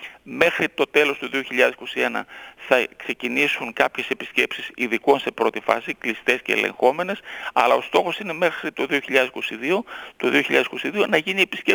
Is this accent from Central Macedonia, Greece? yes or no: yes; Zagliveri, Central Macedonia, Greece; δίπλα στον τόπο μου, στο χωριό μου, το Ζαγκλιβέρι, υπάρχει η αρχαία προαλεξανδρινή πόλη, τα Καλύνδια